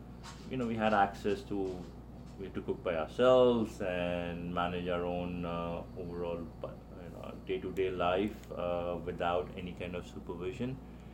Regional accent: India; when they knew that I was from India

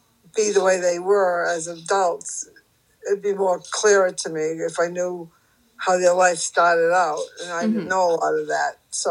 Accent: Haverhill, Massachusetts, United States; I grew up in Massachusetts, in Haverhill, Broland.

